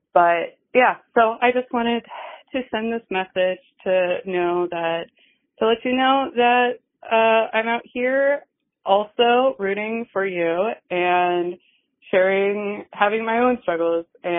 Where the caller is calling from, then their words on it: Anchorage, Alaska, United States; I'm calling in from Anchorage, Alaska.